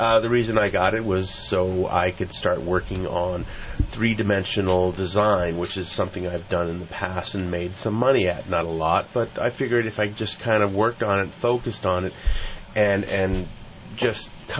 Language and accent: English; Santa Cruz, California, United States; I was raised in Santa Cruz.